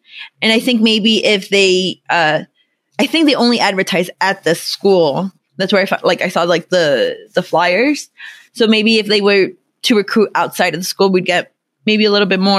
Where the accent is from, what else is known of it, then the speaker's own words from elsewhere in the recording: California, United States; I am from the San Fernando Valley.